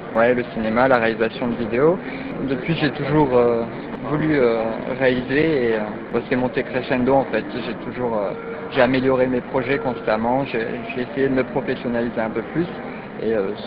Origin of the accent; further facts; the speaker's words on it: Grand Est, France; je viens de Champagne-Ardenne